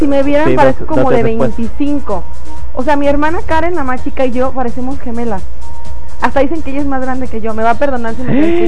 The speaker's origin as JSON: {"language": "Spanish", "region": "Jalisco", "country": "Mexico", "said": "Sí, somos de Jalisco."}